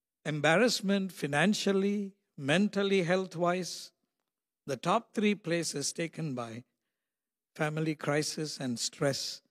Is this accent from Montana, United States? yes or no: no; Maryland, United States; Because I'm from Maryland.